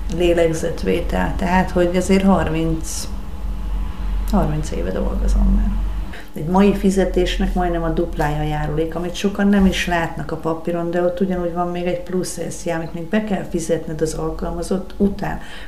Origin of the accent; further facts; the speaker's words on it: Hungary; hát magyarok vagyunk, büszkék legyünk